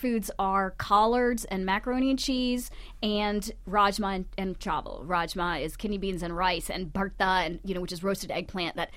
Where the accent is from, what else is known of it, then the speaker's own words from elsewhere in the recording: North Carolina, United States; also born or lived in Germany; I was born in Germany. I am of Indian origin, and I was raised in North Carolina.